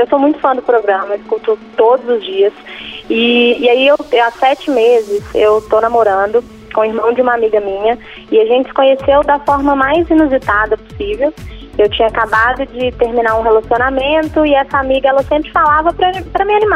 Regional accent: Belo Horizonte, Minas Gerais, Brazil; Eu sou de BH.

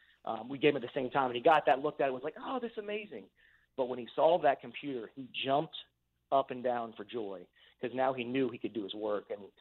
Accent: Virginia Beach, Virginia, United States; born and raised in Virginia Beach, I have six brothers and sisters, and we've been very blessed.

